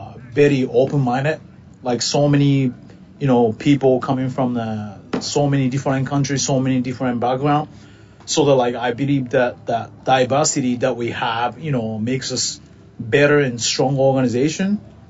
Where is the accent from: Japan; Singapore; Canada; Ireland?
Japan; English is a second language; now in United States; my hometown is pretty countryside.